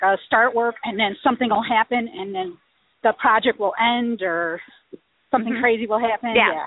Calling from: Chicago, Illinois, United States; I'm calling from Chicago.

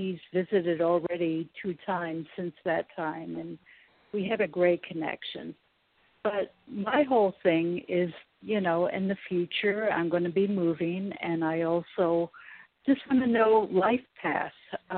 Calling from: California, United States; from California.

